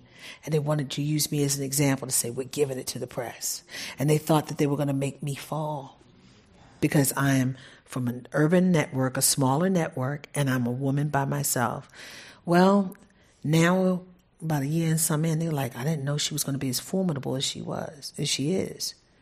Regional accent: Baltimore, Maryland, United States; I'm from Baltimore. I was going to give a good Baltimore drag

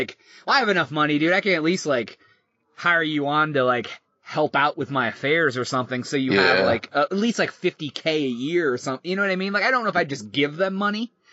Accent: Ohio, United States; we're not from Mansfield, but that's somewhat relatively close to where we're from originally.

